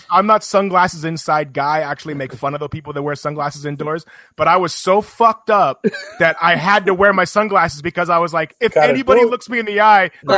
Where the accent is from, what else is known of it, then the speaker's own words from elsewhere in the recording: Boise, Idaho, United States; born there; I was actually born in Boise, Idaho, much to the chagrin of a lot of my friends